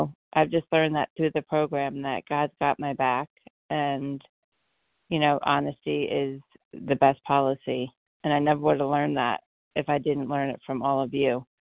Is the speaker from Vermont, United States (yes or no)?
no; Poughkeepsie, New York, United States; I'm from Poughkeepsie, New York